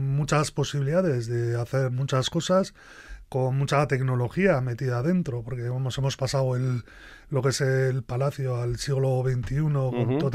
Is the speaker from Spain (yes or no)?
yes; Menagaray, Basque Country, Spain; donde siempre me he encontrado a gusto ha sido Menagaray, porque uh-huh. era mi pueblo de chiqui y siempre iba ahí de veraneo y tenía muy buenos recuerdos.